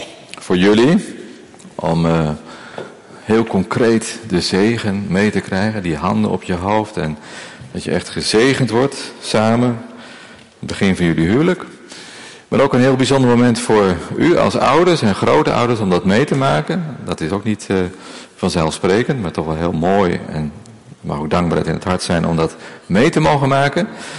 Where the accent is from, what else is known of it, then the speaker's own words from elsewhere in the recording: Delft, South Holland, Netherlands; Nou, ik kom zelf uit Delft en daar heb je een heel klein plaatsje